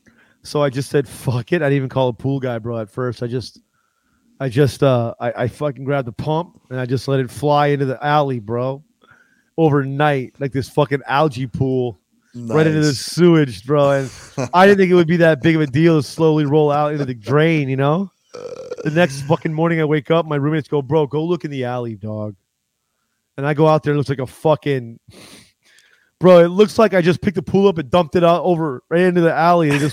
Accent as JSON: {"language": "English", "town": "La Puente", "region": "California", "country": "United States", "tie": "born or raised there", "said": "when I was growing up in California, there was a kid in my neighborhood. Everybody's backyards are so old and overgrown there, you know, when I lived at the time in La Puente in, you know, the 80s."}